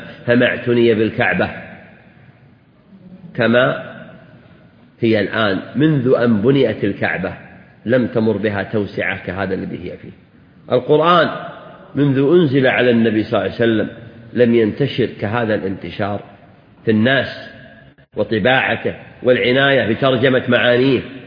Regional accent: Saudi Arabia; بلادنا المملكة العربية السعودية

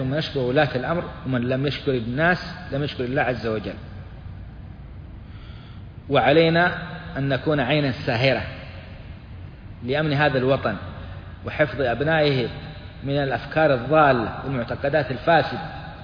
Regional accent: Saudi Arabia; في بلادنا السعودية

